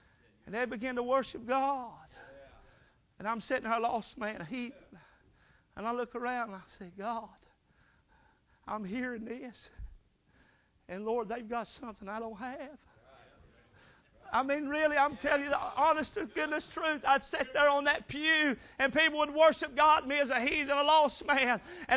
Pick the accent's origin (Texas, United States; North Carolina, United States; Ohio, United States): North Carolina, United States; I remember a little mountain church when I grew up in North Carolina